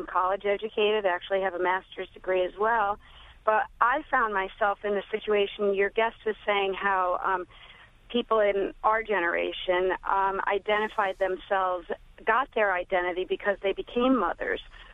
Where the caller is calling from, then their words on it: Manasquan, New Jersey, United States; I'm from Manasquan, New Jersey, the Jersey Shore, hard-hit Jersey Shore.